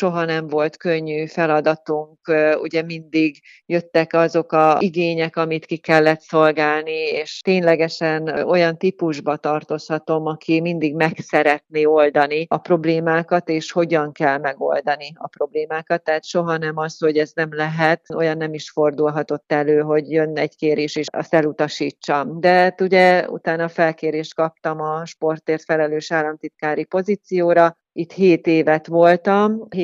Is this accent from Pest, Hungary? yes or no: no; Nyíregyháza, Szabolcs-Szatmár-Bereg, Hungary; én Nyíregyházán születtem, ott nőttem fel, ott éltem, ott tanultam, ott született az első gyermekem is.